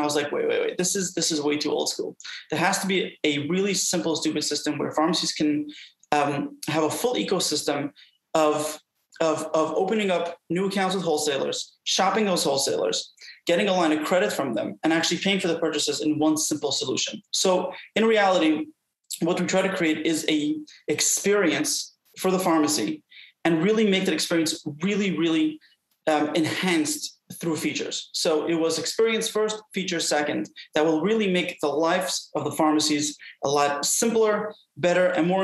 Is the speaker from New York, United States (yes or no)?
yes; Brooklyn, New York, United States; Yeah, definitely. I was brought up in Brooklyn, New York.